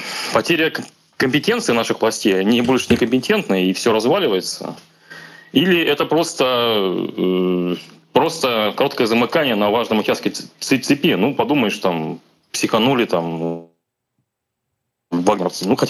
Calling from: Saint Petersburg, Russia; Санкт-Петербург.

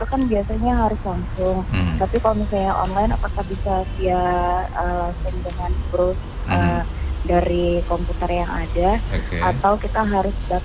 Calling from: Mataram, West Nusa Tenggara, Indonesia; dari Mataram bertanya tentang masalah kartu tanda penduduk

